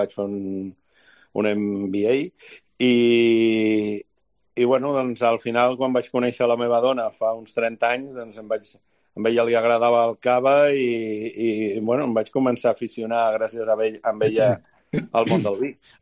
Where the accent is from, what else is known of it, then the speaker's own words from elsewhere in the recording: Cornellà, Catalonia, Spain; jo de petit vivia a Cornellà. A Cornellà, doncs, no és zona vitivinícola